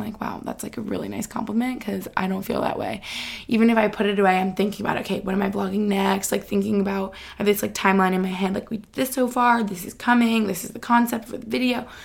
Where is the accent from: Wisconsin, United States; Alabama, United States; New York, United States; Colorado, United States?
New York, United States; Albany; It really reminds me here where I grew up in Albany. So I think it feels really nostalgic. It feels like a similar environment to my childhood.